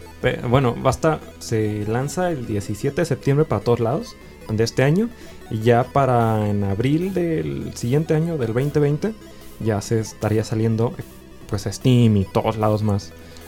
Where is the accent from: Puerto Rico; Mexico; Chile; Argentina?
Mexico; sino que podemos, como mexicanos, desarrollar contenido de calidad